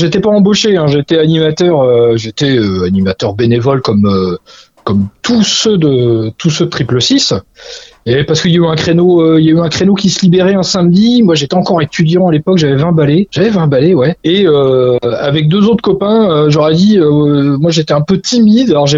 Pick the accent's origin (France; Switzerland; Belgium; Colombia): France; Caen, Normandy; parce que je suis de Caen à la base